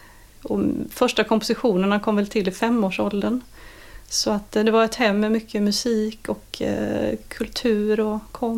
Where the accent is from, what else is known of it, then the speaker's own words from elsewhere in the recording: Jönköping, Jönköping County, Sweden; Ja, precis. Jag kommer från Jönköping.